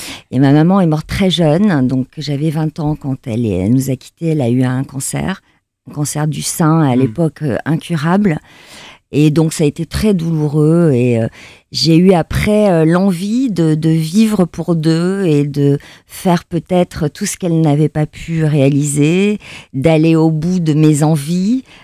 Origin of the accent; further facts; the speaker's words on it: Cestas, Nouvelle-Aquitaine, France; J'ai grandi à 15 km de Bordeaux, dans un petit village à l'époque, qui s'est bien agrandi depuis, qui s'appelait Cestas, dans la nature, dans une maison avec un jardin